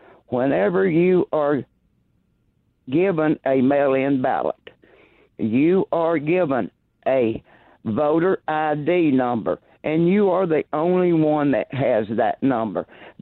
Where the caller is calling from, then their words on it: Rainbow City, Alabama, United States; from Rainbow City, Alabama.